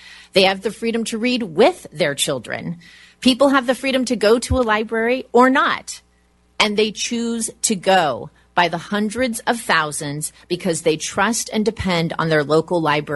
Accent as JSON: {"language": "English", "region": "Idaho", "country": "United States", "tie": "born or raised there", "said": "I grew up in Idaho, and I have worked in an Idaho library for the past 10 years."}